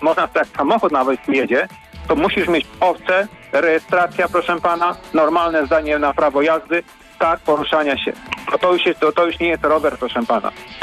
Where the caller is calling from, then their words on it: Stargard, West Pomeranian Voivodeship, Poland; Ja z Stargardu i chcę powiedzieć